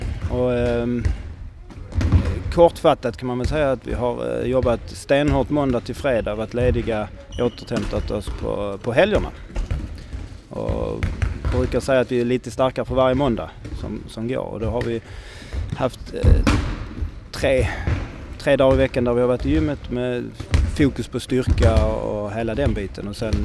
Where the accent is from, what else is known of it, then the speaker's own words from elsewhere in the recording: Landskrona, Skåne, Sweden; now in Halmstad, Sweden; Från Landskrona i grund och botten. Jag har bott 10 år i Halmstad. Så det är väl Halmstad som är hemma.